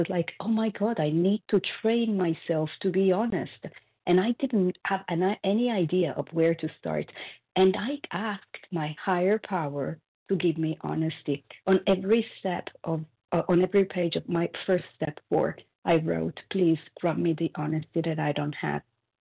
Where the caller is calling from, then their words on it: California, United States; I'm calling from California.